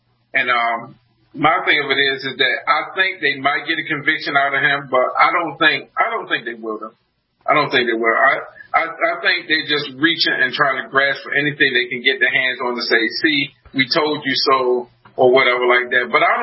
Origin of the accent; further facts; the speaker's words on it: New York, United States; now in Maryland, United States; I mean, I'm not from Maryland, I'm from New York, but I live in Maryland. I work in Maryland.